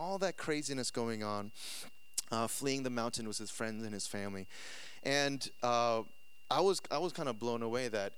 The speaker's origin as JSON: {"language": "English", "region": "New York", "country": "United States", "tie": "born or raised there", "said": "Like, I grew up in New York, but I never been to Texas before, never been to Austin, never been to this church."}